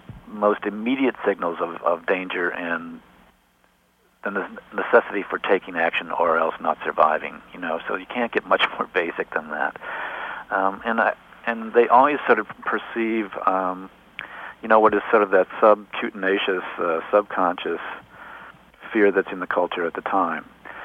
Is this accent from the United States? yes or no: yes; Cleveland, Ohio, United States; Cleveland, Ohio. It wasn't like I was living out in the middle of a holy roller territory.